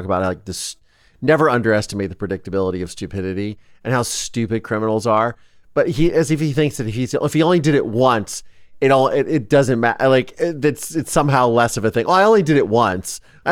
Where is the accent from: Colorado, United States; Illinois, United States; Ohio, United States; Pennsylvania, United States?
Pennsylvania, United States; Bryn Mawr; born there; So am I. I was born in Montgomery County at Bryn Mawr Hospital.